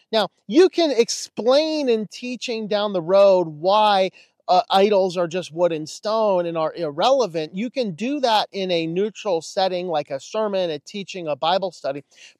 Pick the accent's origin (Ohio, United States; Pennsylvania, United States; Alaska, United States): Pennsylvania, United States; obviously that's not where I'm at now, but in my home state of Pennsylvania, I should say